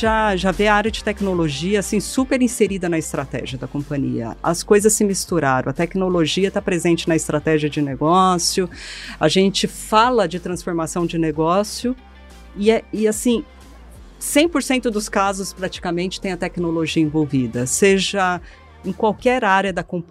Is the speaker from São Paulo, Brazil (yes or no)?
yes; Guarulhos, São Paulo, Brazil; Eu nasci em Guarulhos, cresci em Guarulhos.